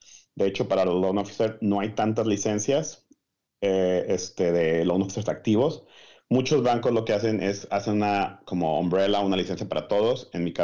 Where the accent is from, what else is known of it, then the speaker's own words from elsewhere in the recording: Mexico; also born or lived in Chicago; now in United States; nací aquí en Estados Unidos, tuve el gusto de nacer aquí en Estados Unidos, en la ciudad de Chicago, Illinois, pero mis papás, también como eran inmigrantes, nos regresamos a México cuando yo era muy, muy pequeño